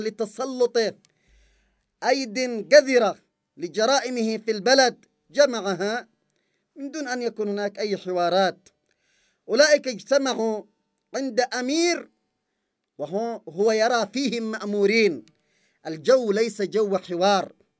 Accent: Yemen; لا تتخيل أصلا أنه بالإمكان أن يعتدى علينا كيمنيين

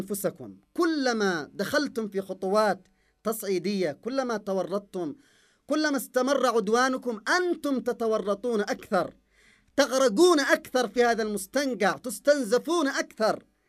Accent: Yemen; ومستوى تفاعلنا كيمنيين وقناعتنا بضرورة أن نعيش الحرية التي أرادها الله لنا

